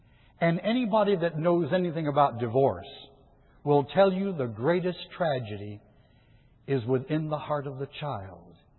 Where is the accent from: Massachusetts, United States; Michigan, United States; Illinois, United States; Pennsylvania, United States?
Michigan, United States; Detroit; also born or lived in Florida; I was born and reared in Detroit, but lived in Florida for a while. I've lived in 7 states, so I'm all over the place.